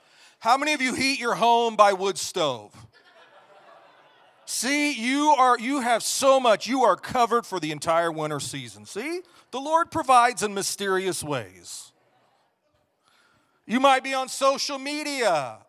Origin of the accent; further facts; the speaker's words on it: Indianapolis, Indiana, United States; now in Polson, United States; We moved from Indianapolis, where we were born and raised.